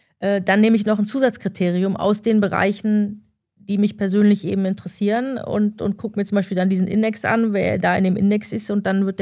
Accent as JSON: {"language": "German", "region": "East Germany", "country": "Germany", "said": "ich komme ja auch aus dem Osten historisch und da ist eben eine andere Denkweise"}